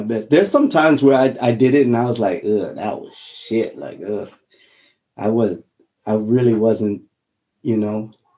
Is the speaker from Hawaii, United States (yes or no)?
yes; Honolulu, Hawaii, United States; I'm from Hawaii, Honolulu, a little rock called Oahu. We have one season, literally.